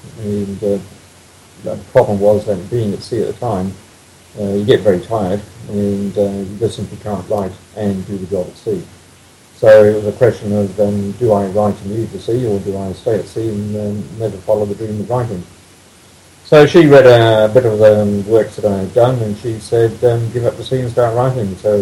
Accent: England, United Kingdom; moved away as an adult; now in New Zealand; I was born in England. I'm a POM, I suppose.

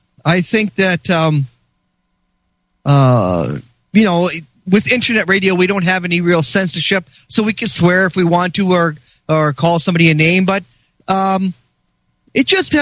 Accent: Canada; I'm Canadian

